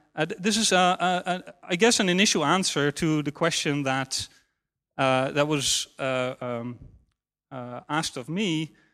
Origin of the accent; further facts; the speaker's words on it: Utrecht, Netherlands; English is a second language; a project I was planning to do in a problematic neighborhood in my hometown, Utrecht.